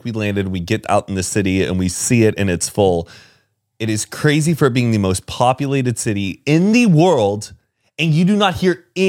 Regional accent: United States; Like we're from America. We're a country made up of other countries out there.

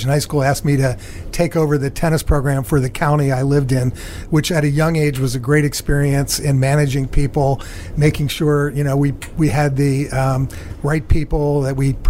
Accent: Pennsylvania, United States; Right outside Philadelphia.

